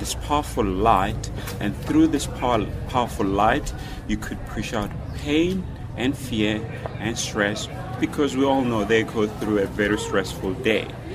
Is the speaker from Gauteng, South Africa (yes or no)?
yes; Pretoria, Gauteng, South Africa; I'm from Pretoria, and I'm teaching karate in Pretoria